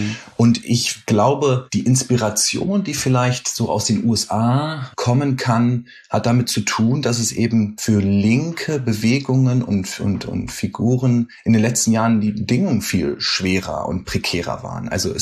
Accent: Berlin, Germany; now in New York, United States; du erwischst mich gerade in Berlin, wo ich herkomme und wo ich dann gelegentlich mal bin. Meine Familie wohnt noch in Berlin oder wohnt in Berlin, auch viele Freunde und Freundinnen.

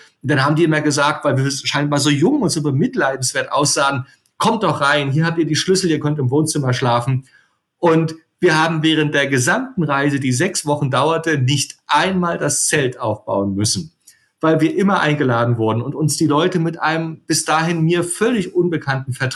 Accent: Rostock, Mecklenburg-Vorpommern, Germany; also born or lived in Canary Islands; und wohne auf dem Kunterbundhof in Mecklenburg. Und ich bin Rostocker.

